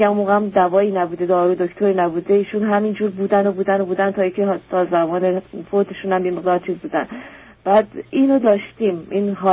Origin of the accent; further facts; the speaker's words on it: Iran; moved away; از ایران اومدنم، اول یه مقدار توی کشور اروپایی بودیم